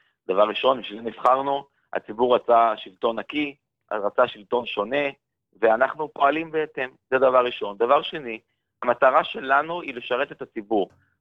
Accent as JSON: {"language": "Hebrew", "town": "Jerusalem", "region": "Jerusalem District", "country": "Israel", "said": "אני אומנם ירושלמי, משפחה ירושלמית, כבר דורות"}